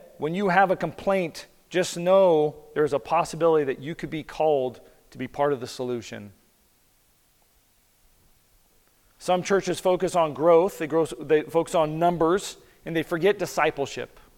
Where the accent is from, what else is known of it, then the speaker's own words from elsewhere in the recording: Salinas, California, United States; I remember I grew up in Salinas, California, and I went to swim lessons.